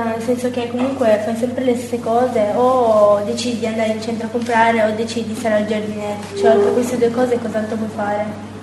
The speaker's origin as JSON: {"language": "Italian", "town": "Agrigento", "region": "Sicily", "country": "Italy", "said": "Agrigento."}